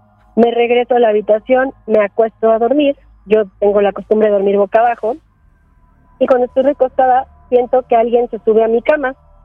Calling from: Mexico City, Mexico; de la Ciudad de México y les tengo una historia

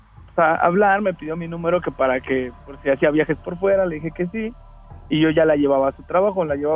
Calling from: Iztapalapa, Mexico City, Mexico; De aquí, de Iztapalapa.

